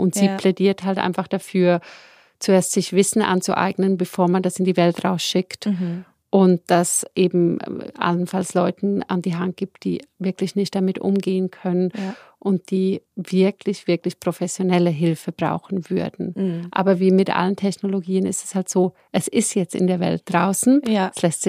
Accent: Switzerland; Bei uns in der Schweiz, ganz banal, sehe ich die Sprachhürde.

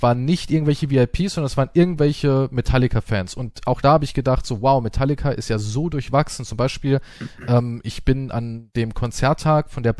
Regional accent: Germany; ich komme aus Deutschland

